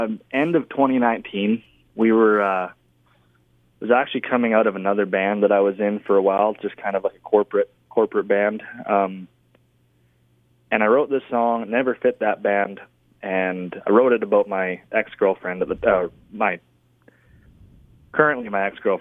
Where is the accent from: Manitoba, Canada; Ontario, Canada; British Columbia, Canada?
British Columbia, Canada; Chase; I was born and raised here in Chase, British Columbia, and I've kind of moved all over in the last 5 or 6 years, but came back to Kamloops, which is about, I want to say, 45 minutes away